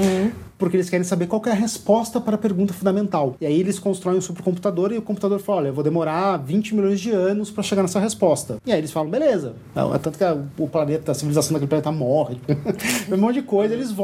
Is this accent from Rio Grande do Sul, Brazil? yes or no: yes; Rio Grande do Sul, Brazil; E eu sou gaúcho, tava lá há pouco.